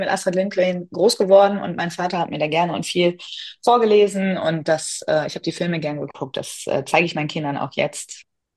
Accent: Oldenburg, Lower Saxony, Germany; ich komme aus Oldenburg, also bin da aufgewachsen

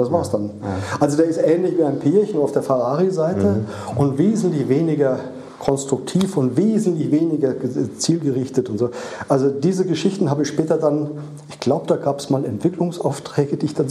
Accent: Rhineland-Palatinate, Germany; moved away; ich komme aus der Pfalz, bin dann nach Norden.

